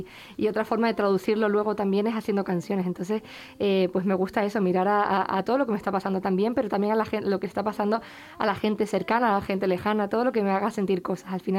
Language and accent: Spanish; Canary Islands, Spain; ahora en esta isla, que es de mi tierra, de donde vengo y lo que me define también